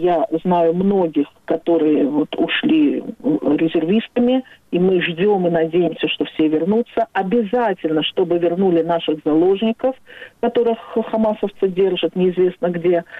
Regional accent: Baku, Azerbaijan; now in Israel; Я из Баку, да, я из Баку.

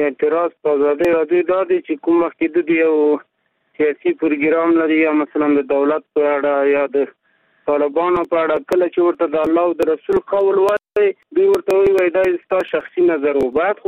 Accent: Paktika, Afghanistan; مونږ خو د پکتیکا خلک یو، افغانستان خلک یو.

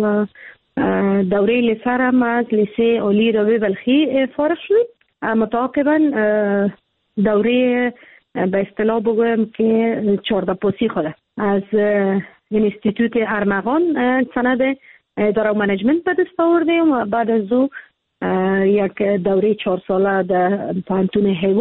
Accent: Kabul, Afghanistan; متولد کابل هستم. در کابل زاده شدیم، در کابل کلان شدیم، درس خواندیم

